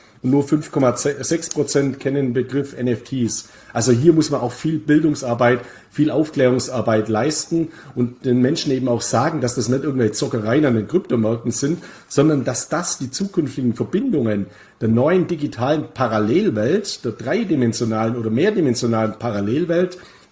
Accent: Bavaria, Germany; meine Heimat Bayern ist ja auch eine Totalkatastrophe

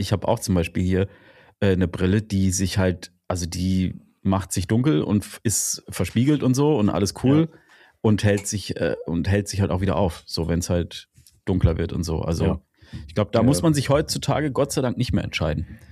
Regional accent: Baden-Württemberg, Germany; ich komme ja aus dem Markgräflerländle

